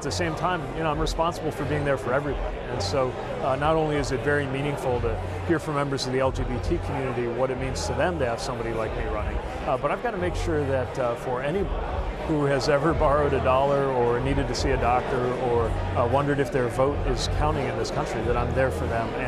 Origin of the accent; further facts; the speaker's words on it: Indiana, United States; I grew up in Indiana and I'm gay.